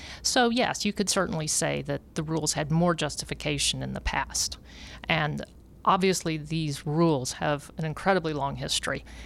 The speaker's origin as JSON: {"language": "English", "town": "Jefferson City", "region": "Missouri", "country": "United States", "tie": "born or raised there", "said": "Because your local TV station in, say, my hometown, Jefferson City, Missouri, it is certainly hurt"}